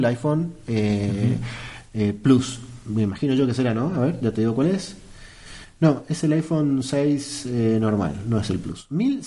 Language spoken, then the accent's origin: Spanish; Mendoza, Argentina; Estábamos esperando, como buenos mendocinos, el sacudón